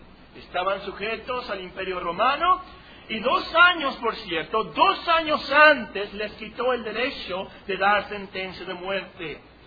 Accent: Mexico; nosotros somos mexicanos del año 2008. De hecho, somos gentiles porque no somos judíos.

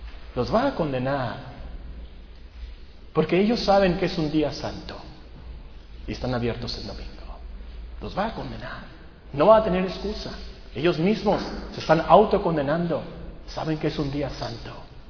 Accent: Hermosillo, Sonora, Mexico; also born or lived in Guerrero / Culiacán; llegamos a Hermosillo, vivíamos antes en Culiacán, yo nací en Guerrero, pero vivimos un tiempo en Culiacán para que naciera Mónica, Esther y Alberta. Y llegamos aquí a Hermosillo más o menos el 68

